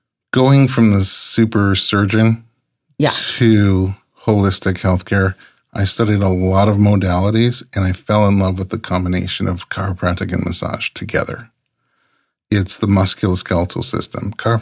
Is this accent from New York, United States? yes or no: yes; New York City, New York, United States; I grew up so sheltered in New York City, and now I was